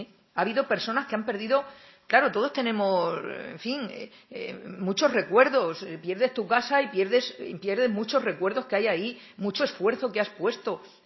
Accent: Extremadura, Spain; born there; accent: Extremaduran; moved away as an adult; now in Castilla-La Mancha, Spain; aunque veis que tengo acento y es que soy extremeña de nacimiento, pero soy castellano manchega de adopción, 30 años ya, más de la mitad de mi vida ya en Castilla-La Mancha, enraizado allí

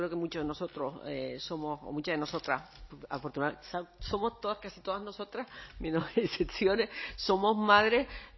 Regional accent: Canary Islands, Spain; yo soy de Gran Canaria, como todos saben

